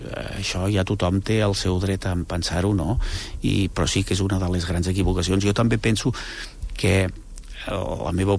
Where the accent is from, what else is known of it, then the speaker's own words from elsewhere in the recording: Andorra; com a andorrans no ho podem deixar passar